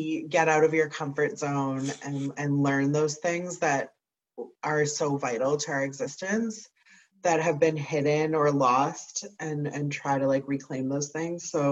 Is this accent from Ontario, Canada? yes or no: yes; North Bay, Ontario, Canada; My family is from Migizi Odana Eagle Village First Nation on the Quebec side, but I was born and raised in North Bay, and my mom's side of the family is Métis from along the Ottawa River.